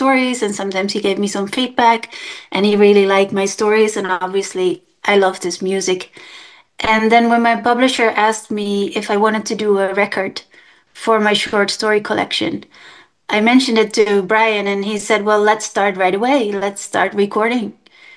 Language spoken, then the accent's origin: English; Amsterdam, North Holland, Netherlands; English is a second language; I am Dutch. I was born in Amsterdam, and I have very little talent for music